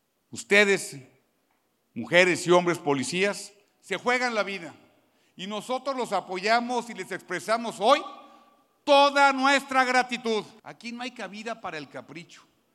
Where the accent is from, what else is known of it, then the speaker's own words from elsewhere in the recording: Querétaro, Mexico; orgullosos de decir ante todo el mundo, ¡soy queretano